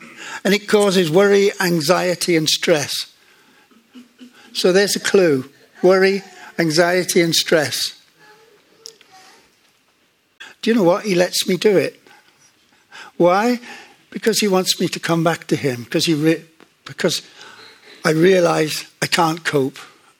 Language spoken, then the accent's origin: English; South West England, United Kingdom; When I was brought up in Dorset on the farm, and when I was about 15